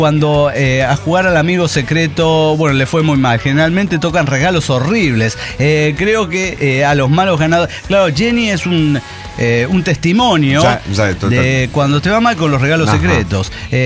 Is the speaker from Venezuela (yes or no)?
yes; Venezuela; now in Spain; Yo soy venezolana, residente en España.